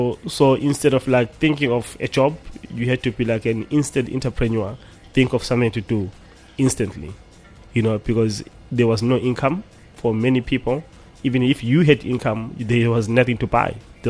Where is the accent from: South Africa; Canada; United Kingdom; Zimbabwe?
Zimbabwe; Victoria Falls, Matabeleland North; I grew up like in Vic Falls. That's in Zim.